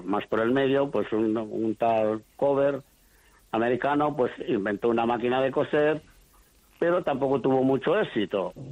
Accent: Guernica, Basque Country, Spain; moved away as an adult; yo me nací en Guernica en 1944, ahí tuve mi infancia, muy bonita por cierto, y entonces, pues bueno, ahí lo que había es el campo, el ganado y todo eso.

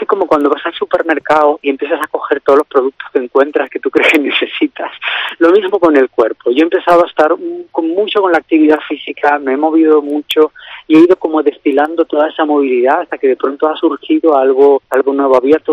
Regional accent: Canary Islands, Spain; now in Madrid, Spain; yo soy el hijo que ha tenido que partir, yo soy canario, entonces llevo 20 años viviendo en Madrid y por el mundo

